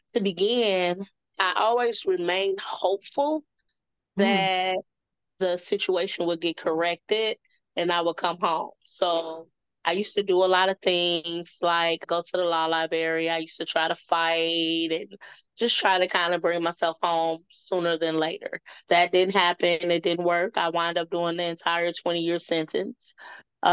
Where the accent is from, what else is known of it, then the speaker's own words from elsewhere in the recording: Chicago, Illinois, United States; Okay, so I'm from Chicago, and at the age of 18, I was incarcerated.